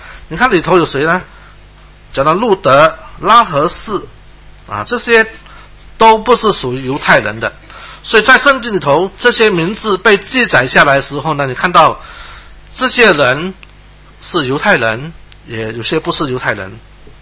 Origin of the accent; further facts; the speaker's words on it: China; 我们中国人就是一个没有什么文化没有受教育的一些老人家